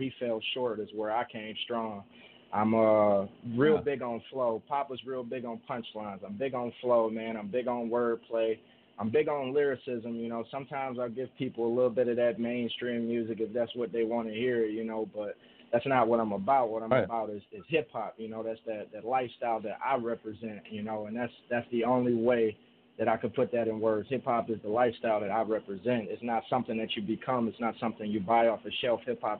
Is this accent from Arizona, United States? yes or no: no; Detroit, Michigan, United States; I'm from Detroit.